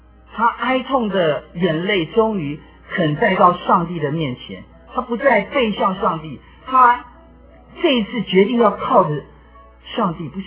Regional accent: China; 我们中国人特别是教导孩子的时候，有时候常常告诉他说，你要把你那种感觉收起来，你要坚强。

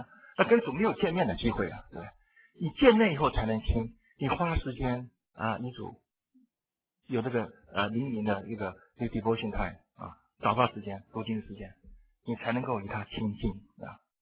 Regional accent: Taiwan; 这句话我们台湾人看都很会意，大陆人看不懂

